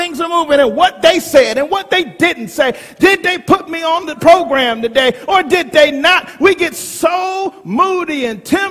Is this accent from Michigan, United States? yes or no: yes; Detroit, Michigan, United States; I grew up in Detroit, Michigan, the north, and I have been delivered from winter.